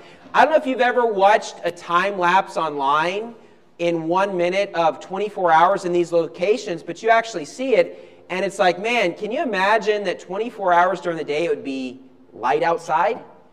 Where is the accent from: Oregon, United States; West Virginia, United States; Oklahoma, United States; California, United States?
West Virginia, United States; now in Philippines; where I grew up in West Virginia, I was looking on this, you know, a little while back of the time of the sunrise and the time of the sun setting.